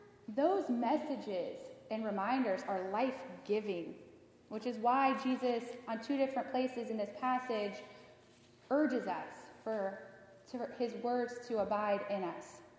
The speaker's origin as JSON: {"language": "English", "country": "Haiti", "tie": "born or raised there", "said": "I grew up in Haiti, went to dental school there, and worked as a general dentist for a couple years."}